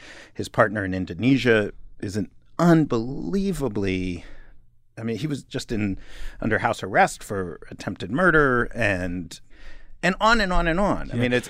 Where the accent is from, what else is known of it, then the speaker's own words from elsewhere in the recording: New York, United States; just as a kid growing up in New York